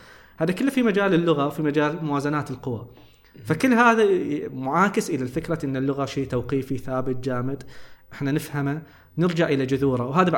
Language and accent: Arabic; Qatif, Eastern Province, Saudi Arabia; بحكم المجال التداولي الموجود عندنا في القطيف هنا هو اللي يولد مثل هذه المصطلحات